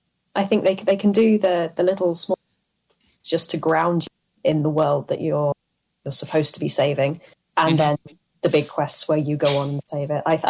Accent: United Kingdom; I'm British, so we don't do Thanksgiving.

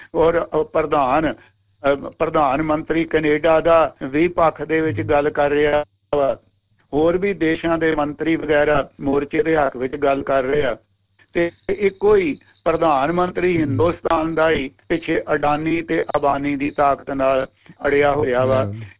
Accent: Punjab, India; now in Sydney, Australia; ਮੈਂ ਅੰਮ੍ਰਿਤਸਰ ਜ਼ਿਲ੍ਹੇ ਦਾ ਰਹਿਣ ਵਾਲਾ ਔਰ ਰਾਜਸਥਾਨ 'ਚ ਜਾ ਰਿਹਾ

